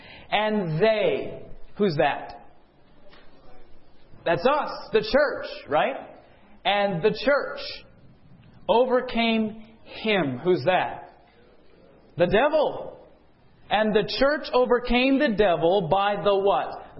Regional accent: California, United States; moved away as an adult; now in New Mexico, United States; We're transplants from California, and we moved there about 3 years ago.

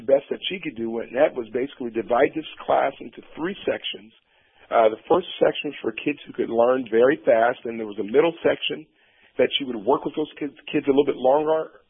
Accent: Portland, Oregon, United States; born there

